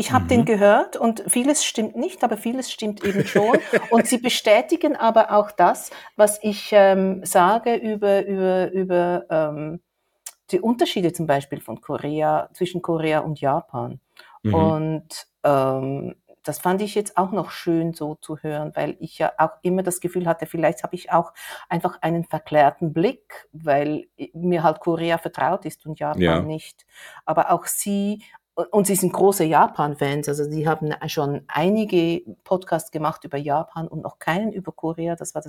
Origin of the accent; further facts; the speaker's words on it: Switzerland; ich bin Schweizer.